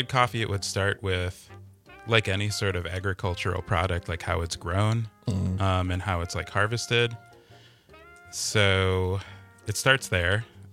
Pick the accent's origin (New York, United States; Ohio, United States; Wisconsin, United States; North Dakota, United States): Wisconsin, United States; Milwaukee; now in Madison, United States; I'm from Milwaukee originally.